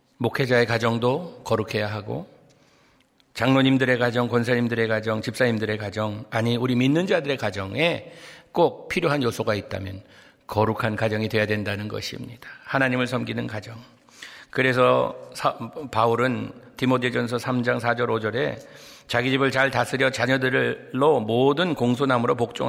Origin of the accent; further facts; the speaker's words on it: Monterey, California, United States; moved away; 제가 고등학교 때 몬트레이에서 자랐는데